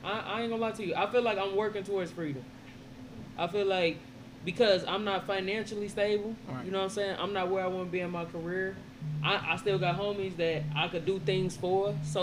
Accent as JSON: {"language": "English", "region": "Indiana", "country": "United States", "said": "I'm from Indiana first, okay?"}